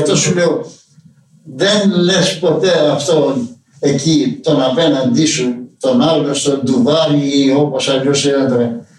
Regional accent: Araxos, Western Greece, Greece; Μένω πια στο χωριό μου, στον Άραχο.

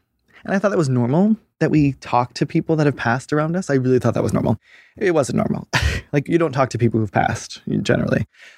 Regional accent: New England, United States; also born or lived in Boston / New York / Los Angeles; I grew up all around New England. So New Hampshire, Massachusetts, Connecticut, everywhere. I actually tell people I was born in Boston, grew up in New York, and then became an adult in LA.

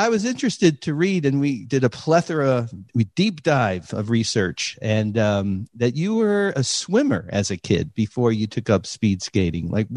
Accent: New York, United States; Being a New Yorker, I don't know why, but I just never did.

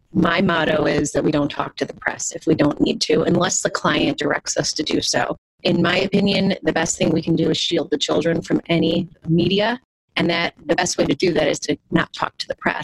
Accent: Illinois, United States; And before that, I grew up outside of Chicago.

